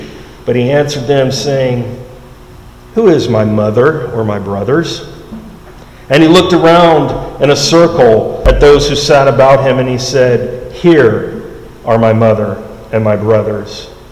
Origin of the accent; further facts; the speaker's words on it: the South, United States; I'm from the South. I just spent some time in Florida.